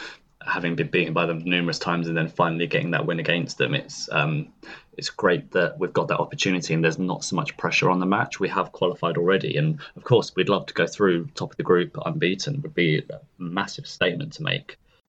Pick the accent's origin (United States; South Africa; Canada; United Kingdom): United Kingdom; England; as an English fan, I find it difficult to put myself in that position.